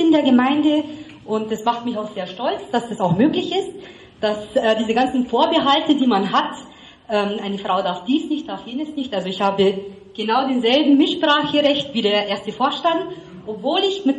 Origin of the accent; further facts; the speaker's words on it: Regensburg, Bavaria, Germany; born there; Ich bin gebürtige Regensburgerin, stolze Regensburgerin, ich liebe Regensburg und bin Deutsche und bin ein Moslem. Eine praktizierende Moslemin